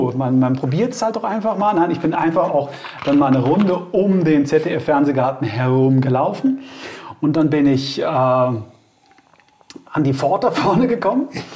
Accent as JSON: {"language": "German", "town": "Mainz", "region": "Rhineland-Palatinate", "country": "Germany", "tie": "born there", "said": "weil wie gesagt, da so als geborener Mainzer"}